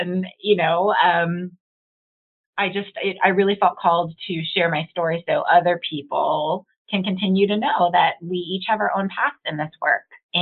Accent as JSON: {"language": "English", "town": "Madison", "region": "Wisconsin", "country": "United States", "tie": "born or raised there", "also_born_or_lived": "Costa Rica", "lives_now": "Los Angeles, United States", "said": "moved back to Wisconsin when I was very young. So that's where I grew up and was raised in Madison, Wisconsin, and lived there throughout high school and then moved out to Los Angeles to pursue a professional dance career."}